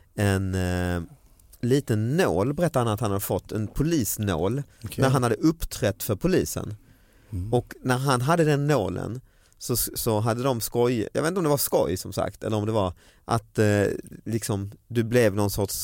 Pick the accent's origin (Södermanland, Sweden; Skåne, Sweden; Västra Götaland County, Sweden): Skåne, Sweden; Lund; när vi började busringa i så här 12-årsåldern hemma i Lund